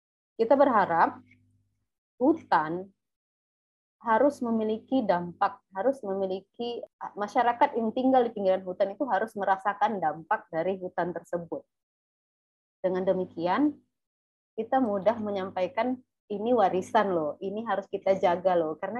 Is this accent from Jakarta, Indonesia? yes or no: no; North Sumatra, Indonesia; Asal saya itu dari Sumatera Utara, Medan, dan masih di kampung sebenarnya. Kurang lebih 260-an kilo lah itu dari kota Medan. Jadi memang kampung banget. Saya dibesarkan dari keluarga yang sederhana